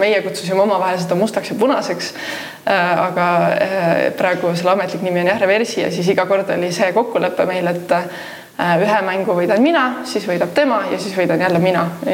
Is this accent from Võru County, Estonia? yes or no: no; Saare County, Estonia